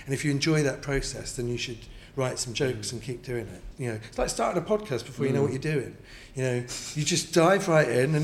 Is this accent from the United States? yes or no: no; London, United Kingdom; accent: Cockney; So I'm a Cockney.